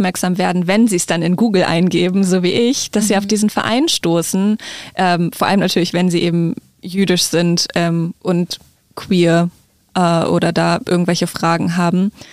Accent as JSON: {"language": "German", "town": "Hanover", "region": "Lower Saxony", "country": "Germany", "said": "Ich komme aus Hannover ursprünglich und habe da nichts gefunden."}